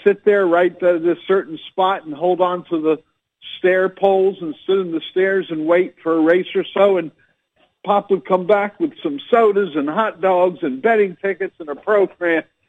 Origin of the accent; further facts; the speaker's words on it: Flemington, New Jersey, United States; I was born and raised in Flemington, New Jersey, on a dairy farm.